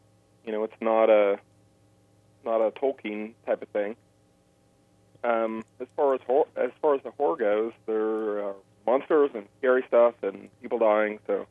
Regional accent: Carthage, United States; but I certainly remember growing up in Carthage, and I used a lot of those experiences.

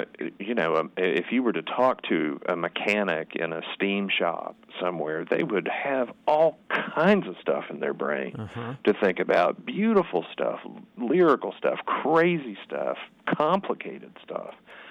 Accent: the Ozarks, United States; growing up in the Ozarks, you'd meet people named Micah, and you'd meet Nahum

